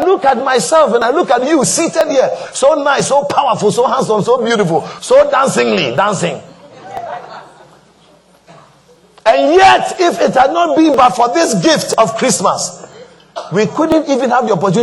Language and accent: English; Anamabu, Central Region, Ghana; Some of you know I come from Anamabu